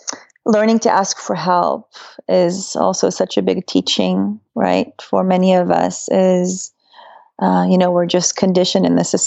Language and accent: English; Los Angeles, California, United States; Well, I'm from Los Angeles, and I am the founder of Psychedelia, Psychedelic Experience Integration Los Angeles